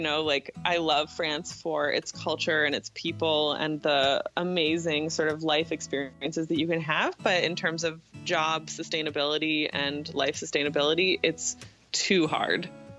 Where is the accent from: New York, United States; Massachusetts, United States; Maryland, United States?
Massachusetts, United States; Newton; I grew up in Newton, Massachusetts.